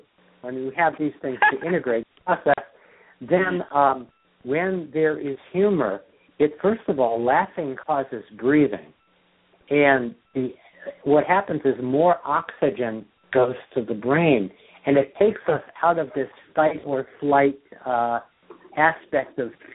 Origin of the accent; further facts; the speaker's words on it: New York, United States; Growing up in New York, you had Yogi Berra.